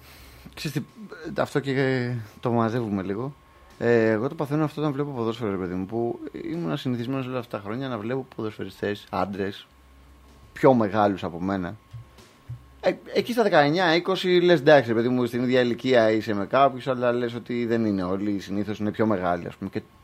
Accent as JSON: {"language": "Greek", "town": "Korydallos", "region": "Attica", "country": "Greece", "said": "Και το ξέρουμε όλοι οι Κορυδαλιώτες. Είμαι από Κορυδαλό, μέσα."}